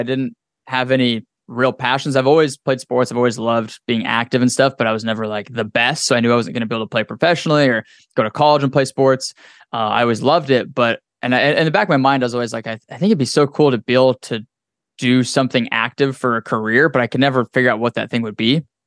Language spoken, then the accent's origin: English; Wyoming, United States; it was actually a friend of mine that I grew up with in Wyoming.